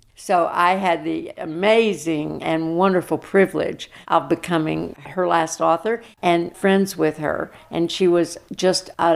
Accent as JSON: {"language": "English", "region": "Arkansas", "country": "United States", "tie": "born or raised there", "said": "I grew up in Arkansas, and I lived, my father was a minister."}